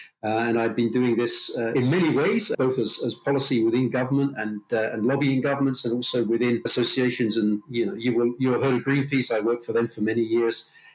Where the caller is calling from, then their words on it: London, United Kingdom; Pleased to meet you. I'm speaking from London in England.